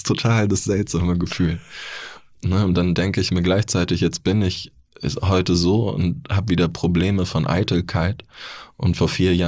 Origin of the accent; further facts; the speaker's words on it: Neu-Ulm, Bavaria, Germany; Ich komme aus Bayern. Ich bin in Neu-Ulm geboren.